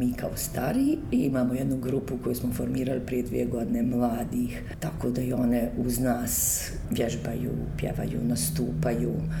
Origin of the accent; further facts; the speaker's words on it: Banja Luka, Republika Srpska, Bosnia & Herzegovina; now in Brčko, Bosnia and Herzegovina; Ja sam rođena Banja Lučanka. U Banja Luci sam završila osnovnu školu, završila sam matematičku gimnaziju, potom sam završila Pedagošku akademiju, odsjek matematika i fizika.